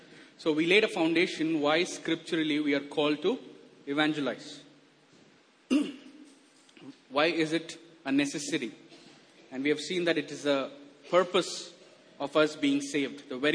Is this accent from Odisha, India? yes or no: yes; Odisha, India; born there; I was born in Orissa because my dad lived abroad, so my mom was living with my grandparents. So I grew up with missionary background, right?